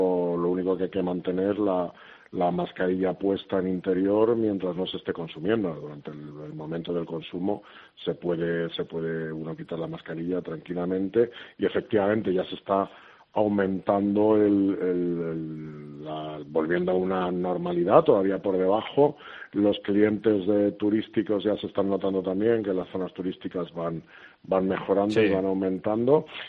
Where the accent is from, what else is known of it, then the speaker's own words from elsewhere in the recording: Canary Islands, Spain; la verdad es que yo muy satisfecho como canario